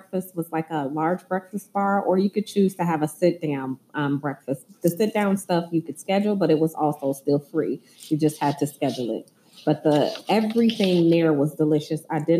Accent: Detroit, Michigan, United States; Detroit, Michigan.

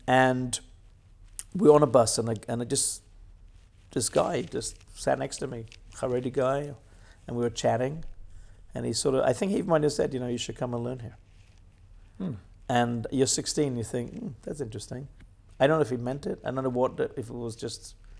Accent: Wales, United Kingdom; So we grew up in Wales. And then we came, as many British people do, at age of 16 for summer camp in Israel for about a month.

